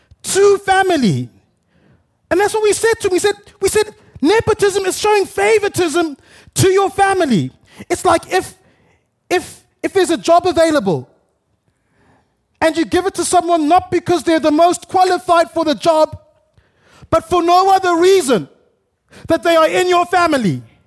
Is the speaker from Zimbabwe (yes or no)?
yes; Zimbabwe; I grew up in Zimbabwe